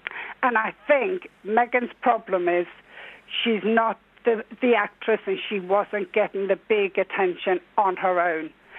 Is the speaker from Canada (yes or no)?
no; Limerick, Munster, Ireland; I come from Limerick myself, and I've lived here for many years